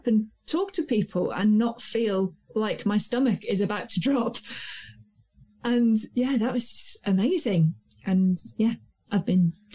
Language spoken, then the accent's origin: English; East of England, United Kingdom; accent: Suffolk; because I'm originally from Suffolk, which is quite a rural area, and I'd sort of dropped my accent when I went to university, because it's the Suffolk accent is quite a country bumpkin kind of accent.